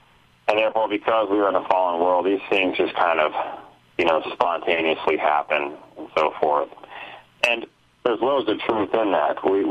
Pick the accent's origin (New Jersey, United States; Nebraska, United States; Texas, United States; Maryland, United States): Texas, United States; somewhat to the destruction of Hurricane Harvey, which is you know, close to my heart because it was in my hometown.